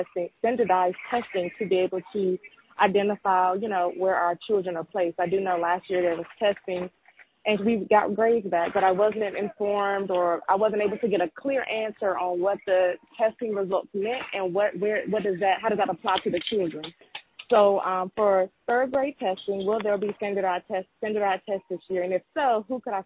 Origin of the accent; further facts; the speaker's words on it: Beltsville, Maryland, United States; I'm from Beltsville with Bensville Elementary